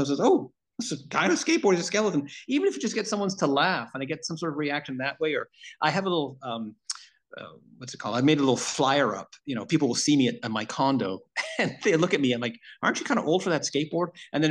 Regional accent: Yorkshire and the Humber, United Kingdom; I come from England, but the part of England I come from is Yorkshire, and you know, you're Yorkshiremen and Yorkshire women

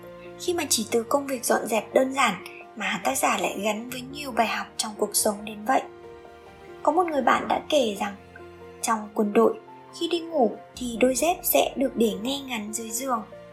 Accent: Northern Vietnam, Vietnam; also born or lived in Ho Chi Minh City; Mặc dù sinh ra và lớn lên ở miền Bắc, nhưng phải tận tới khi quay trở lại Hà Nội sau gần 15 năm ở Sài Gòn

